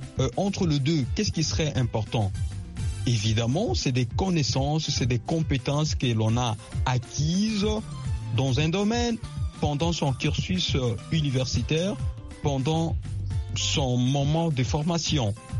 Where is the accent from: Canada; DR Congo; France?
DR Congo; Moi, je suis de la RDC